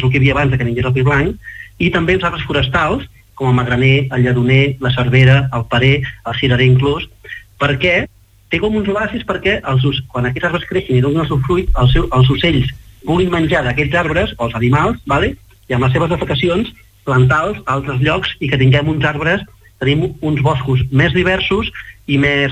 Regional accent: Santa Coloma de Queralt, Catalonia, Spain; Un és, som de Santa Coloma de Queralt

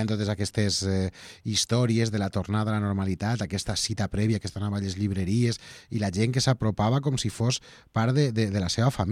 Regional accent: Castelló de la Plana, Valencian Community, Spain; now in Barcelona, Spain; jo sóc de fora, jo sóc de Castelló

